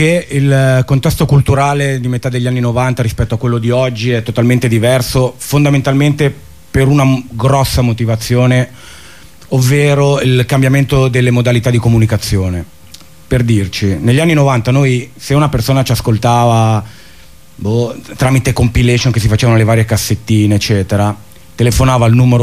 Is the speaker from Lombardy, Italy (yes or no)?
yes; Milan, Lombardy, Italy; noi siamo di Milano